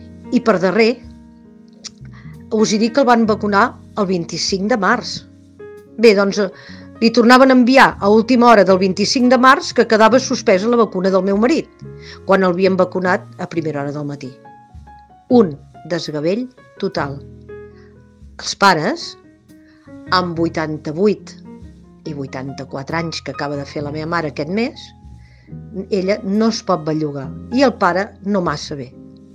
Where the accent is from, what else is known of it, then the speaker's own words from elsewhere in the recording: Catalonia, Spain; jo sóc de l'Alt Penedès, no puc anar a veure els meus pares, que estan al Barcelonès.